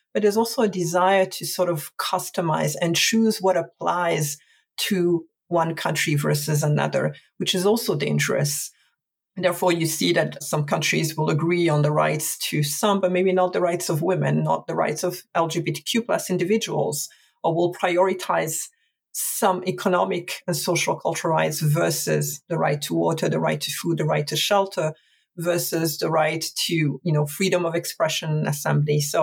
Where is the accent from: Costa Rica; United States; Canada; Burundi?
Burundi; a peace mission to my home country, Burundi